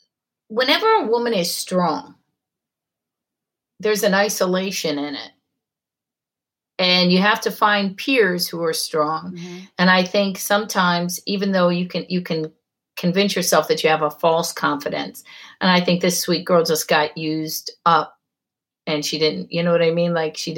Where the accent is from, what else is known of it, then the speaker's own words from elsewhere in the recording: Ohio, United States; That's so confusing to me because I grew up in Ohio and basically we had fake IDs from 18.